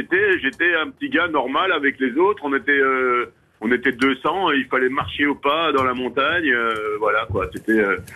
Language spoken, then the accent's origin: French; Brussels, Belgium; now in France; Bah oui, je suis bruxellois